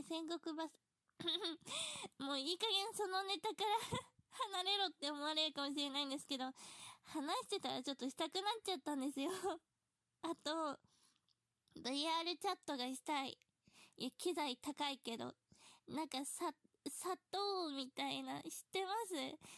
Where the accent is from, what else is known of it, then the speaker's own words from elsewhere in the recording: Saitama, Japan; 武蔵の国って言ったらわかりますかね。あと、最近、新1万円札になった、渋沢栄一さんと同じ出身地です。